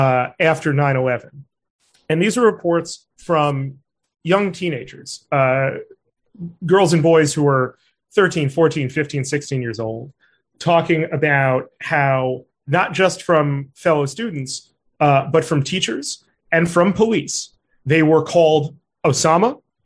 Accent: Brooklyn, New York, United States; So I'm from Brooklyn, New York. I'm a native of a neighborhood called Flatbush.

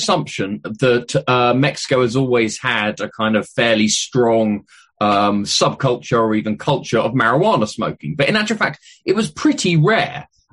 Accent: United Kingdom; So I'm a historian, as you can tell from the accent. I'm from Britain.

